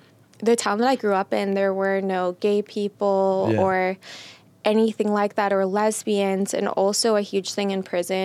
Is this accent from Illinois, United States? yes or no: yes; Chicago, Illinois, United States; Well, I'm from Chicago, so it's...